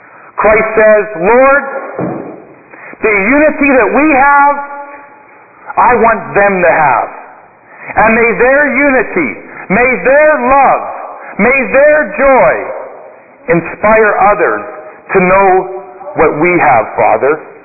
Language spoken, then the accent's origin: English; Regina, Saskatchewan, Canada; I grew up in Regina.